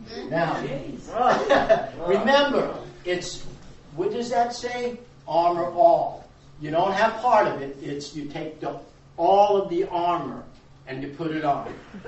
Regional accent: New York, United States; No, I'm from New York.

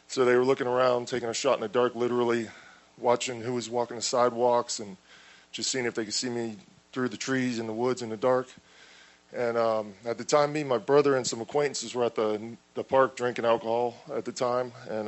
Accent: Florida, United States; I'm from Manatee County.

